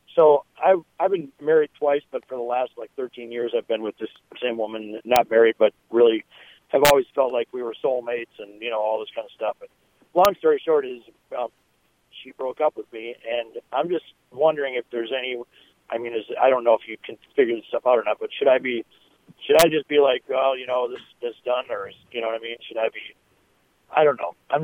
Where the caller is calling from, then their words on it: Minneapolis, Minnesota, United States; I'm calling from Minneapolis.